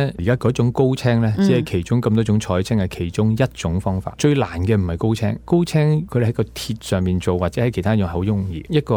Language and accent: Cantonese; China; 我哋中国人系以前喺农耕嘅社会度